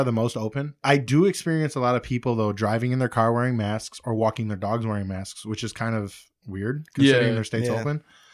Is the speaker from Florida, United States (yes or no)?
yes; Florida, United States; I'm like, oh, I'm from Florida. We don't believe that shit.